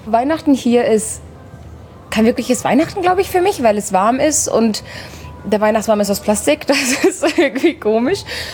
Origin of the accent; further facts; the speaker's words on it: Düsseldorf, North Rhine-Westphalia, Germany; now in Melbourne, Australia; ich bin 22 Jahre alt und eigentlich komme ich aus Düsseldorf.